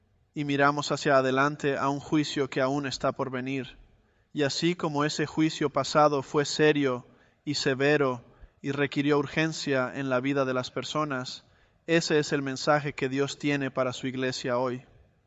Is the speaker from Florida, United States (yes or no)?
no; California, United States; moved away as an adult; also born or lived in Texas; Soy de California y me mudé a Texas hace más de 2 décadas.